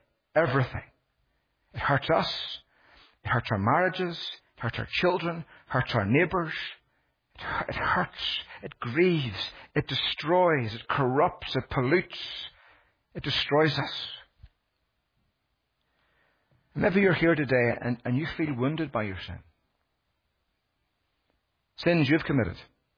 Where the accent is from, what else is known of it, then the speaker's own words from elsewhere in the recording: Northern Ireland, United Kingdom; I grew up in Northern Ireland.